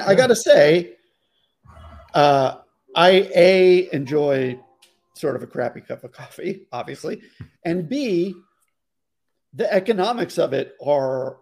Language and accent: English; Massachusetts, United States; I'm from Southeastern Massachusetts. We're men of the sand.